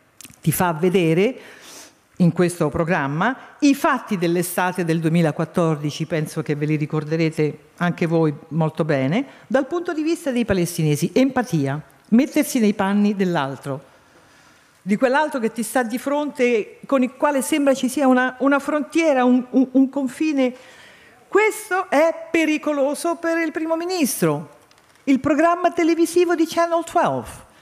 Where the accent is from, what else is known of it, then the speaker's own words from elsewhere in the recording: Israel; Mi fate queste domande e io ripenso al fatto che fuori lì mi aspetta il mio paese, Israele.